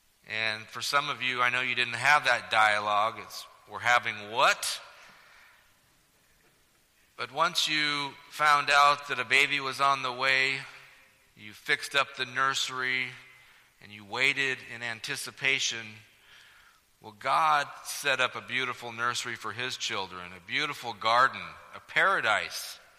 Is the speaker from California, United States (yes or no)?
yes; Samoa, California, United States; Now, I remember growing up in Samoa back in the 70s, and that's Samoa across the bay, not across the oceans. And this was a really safe place to grow up. It was just a small mill town